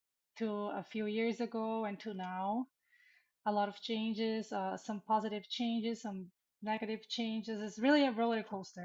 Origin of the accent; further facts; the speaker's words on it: Brazil; English is a second language; now in United States; I'm from Brazil. I am an immigrant.